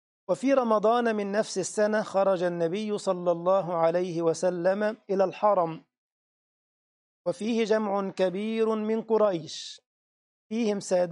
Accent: Egypt; نعم الحمد لله عندنا في مصر موجود في حديقه الحيوانات

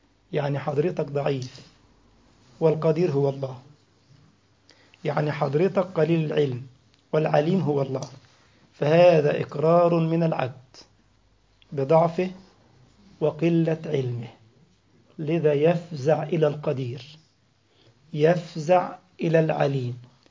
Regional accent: Egypt; يعني مثلا أضرب مثال على بلدنا مصر

